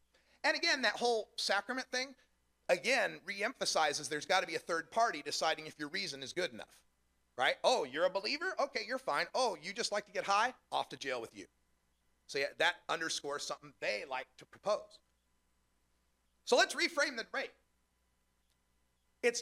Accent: Idaho, United States; I'm originally from Idaho, where we have 2 strains. Got some and don't. That's it, 2 strains. Very red state. In fact, I'm from the conservative county in Idaho.

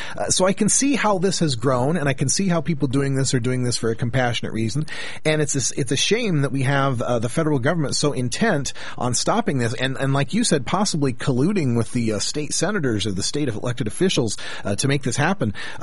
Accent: West Yellowstone, Montana, United States; as a little kid, I grew up in West Yellowstone, Montana.

